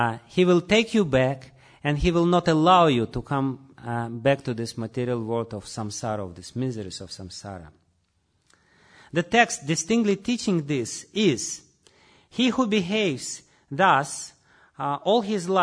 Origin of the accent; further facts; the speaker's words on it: Russia; accent: Russian; English is a second language; please try to bear my Russian accent and understand what he has to say